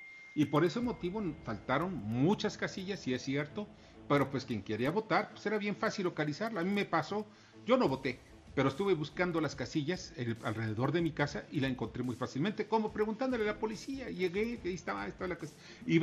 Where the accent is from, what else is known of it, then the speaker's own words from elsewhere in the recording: Mexico; así somos los mexicanos, nos gusta hacerla de jamón.